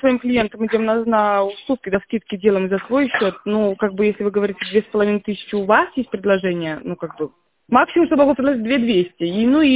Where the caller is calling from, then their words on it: Moscow, Russia; если я вам звоню из Москвы